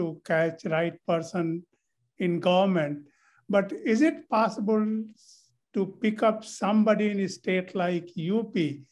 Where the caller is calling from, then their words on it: Baton Rouge, Louisiana, United States; I'm calling from Baton Rouge.